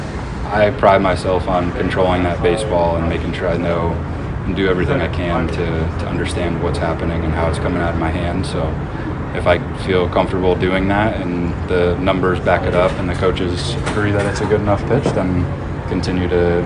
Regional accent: New England, United States; Yeah, I grew up in New England.

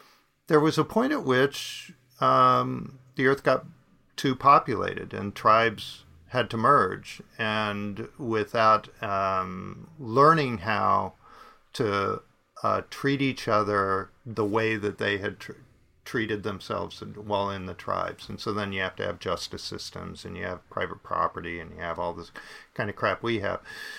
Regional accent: East Coast, United States; And because I'm from the East Coast, I went and bought a generator. That's what you in the East Coast, you have blizzards and you have generators.

